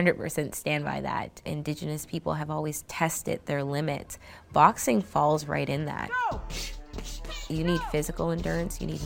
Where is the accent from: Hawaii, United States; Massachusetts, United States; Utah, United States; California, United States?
Massachusetts, United States; Boston; born there; moved away; also born or lived in Nova Scotia; I was born in Boston, Massachusetts. I moved to Nova Scotia in 2000.